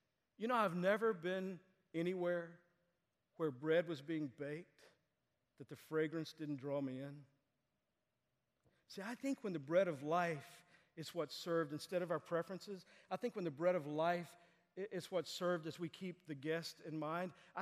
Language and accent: English; Texas, United States; I remember as a kid growing up in Texas, we would often go to my great-grandmother's house.